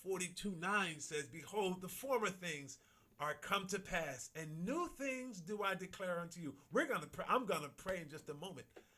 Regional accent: Newark, New Jersey, United States; My sister can attest to this, growing up in Newark, New Jersey, in the projects in the 60s and the 70s, seeing the turmoil, seeing the riots

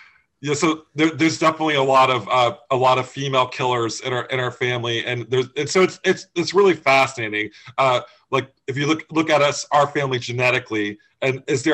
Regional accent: Florida, United States; now in Massachusetts, United States; And I'm not even from Massachusetts, by the way. I'm originally from Florida and I went to college here.

